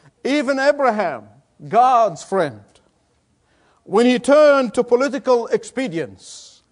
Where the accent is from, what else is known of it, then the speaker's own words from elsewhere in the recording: Australia; You know, in Australia, the public is extremely skeptical of politicians, as my Australian compatriots would testify to that.